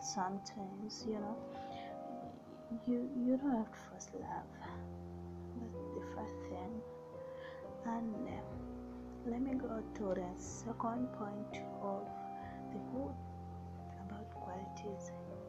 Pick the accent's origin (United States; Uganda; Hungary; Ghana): Uganda; moved away; I'm from Uganda, but right now I'm here in online working as a housemaid.